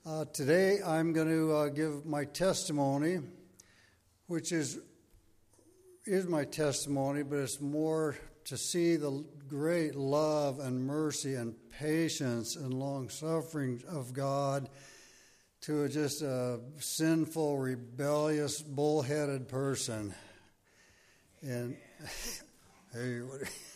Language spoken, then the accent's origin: English; Des Moines, Iowa, United States; moved away; also born or lived in San Diego; my story began back in August of 1948 when I was born in San Diego. And a couple years later, my parents moved to Des Moines, Iowa, moved back there.